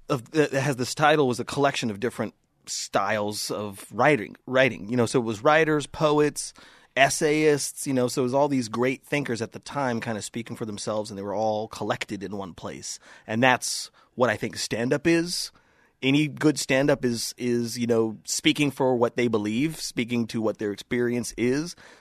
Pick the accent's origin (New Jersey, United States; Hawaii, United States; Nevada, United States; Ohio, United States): Nevada, United States; Las Vegas; About growing up in Vegas.